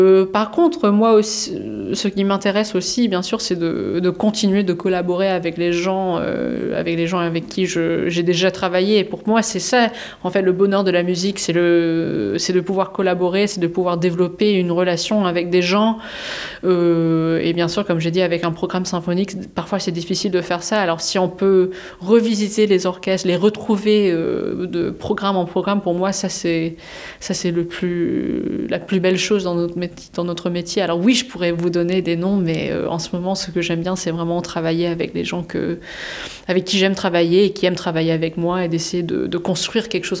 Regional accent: England, United Kingdom; quand j'ai grandi en Angleterre, je fréquentais souvent Glyndebourne avec mes parents.

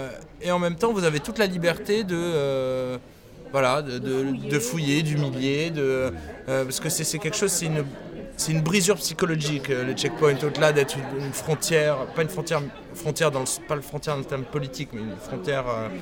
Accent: France; on est français, on sait que in fine, c'est terrible à dire

